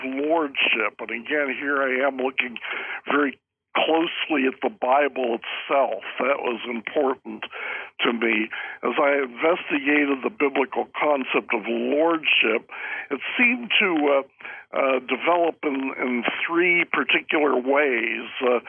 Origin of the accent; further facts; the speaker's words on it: Pittsburgh, Pennsylvania, United States; Maybe it was listening to too many three-point sermons as I was growing up in Pittsburgh.